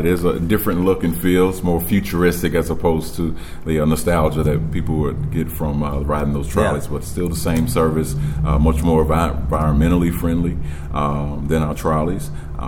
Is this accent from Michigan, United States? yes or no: no; Nashville, Tennessee, United States; born there; now in Louisville, United States; As a resident of Atlanta, I was born in Nashville. Have obviously an affinity to both of those cities, but Louisville has grown on me over time.